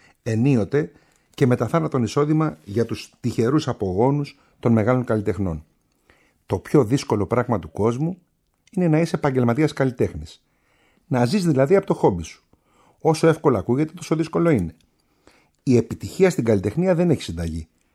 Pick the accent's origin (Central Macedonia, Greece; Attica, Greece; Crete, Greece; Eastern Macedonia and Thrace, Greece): Attica, Greece; Athens; Επίσης αναφέρονται τα στέκια της Κυψέλης. Εκεί που μεγάλωσα, εκεί που έζησα